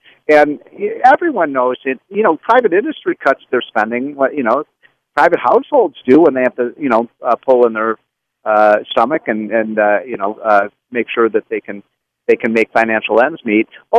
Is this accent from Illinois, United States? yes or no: yes; Illinois, United States; I do love the state of Illinois. It's my home state. It's a great, great state, but it's been ruined by the politicians.